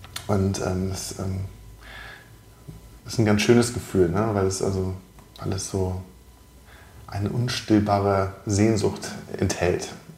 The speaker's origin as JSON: {"language": "German", "region": "Hamburg", "country": "Germany", "tie": "born or raised there", "said": "Ich bin in Hamburg geboren und auch immer hier geblieben."}